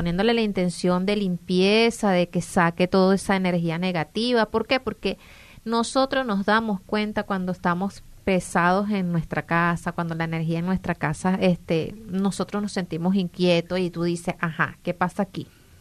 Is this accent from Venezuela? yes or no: yes; El Valle, Nueva Esparta, Venezuela; Yo soy del Valle, hoy es la patrona del Oriente allá en Venezuela.